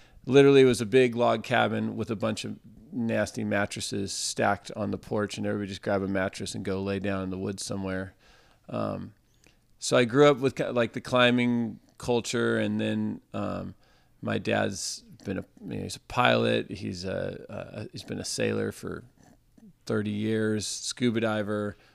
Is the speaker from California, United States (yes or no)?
yes; California, United States; And then growing up on the Central Coast in California is just incredible.